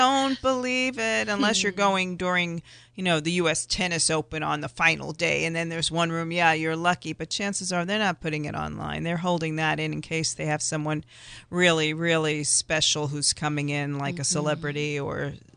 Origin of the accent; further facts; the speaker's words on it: New York, United States; I try not to, though, because I'm from New York originally.